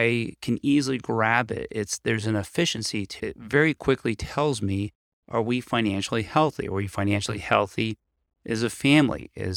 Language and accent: English; Annapolis, Maryland, United States; I grew up in Annapolis boating.